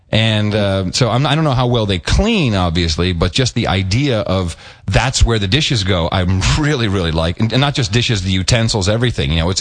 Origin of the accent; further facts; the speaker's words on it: England, United Kingdom; I'm from England.